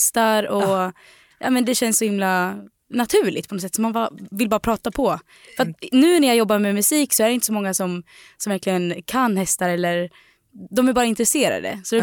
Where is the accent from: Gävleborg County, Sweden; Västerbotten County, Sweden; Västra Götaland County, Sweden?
Gävleborg County, Sweden; Delsbo; Och vi har haft plats för 22 tidigare där vi bodde på gården i Delsbo där vi kommer ifrån.